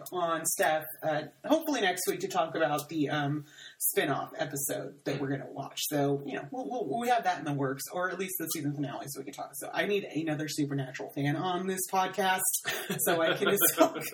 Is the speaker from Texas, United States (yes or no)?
yes; Texas, United States; I am Southern. I'm not from Louisiana, but I'm from Texas.